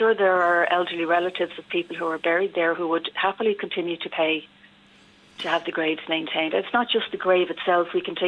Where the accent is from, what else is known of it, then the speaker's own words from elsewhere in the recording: Ringsend, Leinster, Ireland; I'm from Ringsend. We've got a Ringsend Facebook page, Ringsend People at Home and Abroad.